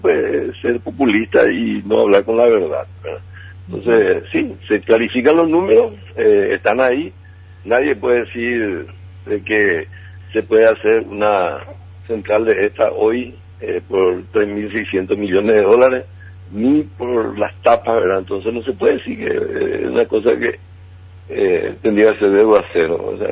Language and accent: Spanish; Paraguay; Entonces, ¿qué es lo que queremos como paraguayo?